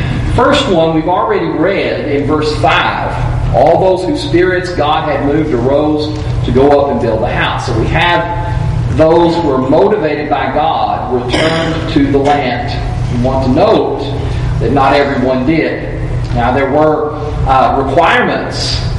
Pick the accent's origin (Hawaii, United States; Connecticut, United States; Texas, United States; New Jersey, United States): Texas, United States; Because I've always been a Texan. I was born in Texas and raised in Texas and lived my entire life in Texas.